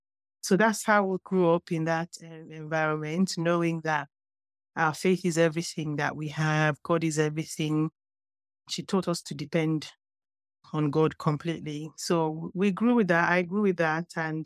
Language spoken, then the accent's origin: English; Lagos, Nigeria; And I grew up in Lagos in Nigeria, and I grew up in the midst of Muslims.